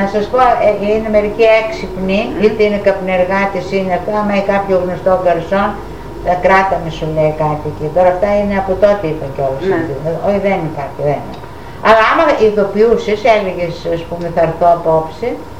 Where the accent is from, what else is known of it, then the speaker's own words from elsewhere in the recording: Thessaloniki, Central Macedonia, Greece; Γιατί εγώ είμαι από τη Θεσσαλονίκη.